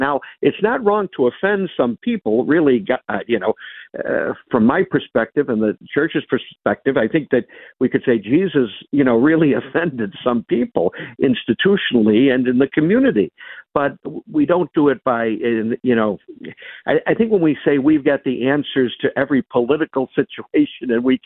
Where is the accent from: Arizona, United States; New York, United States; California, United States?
New York, United States; Buffalo; when I was a kid growing up in South Buffalo in the 60s and 70s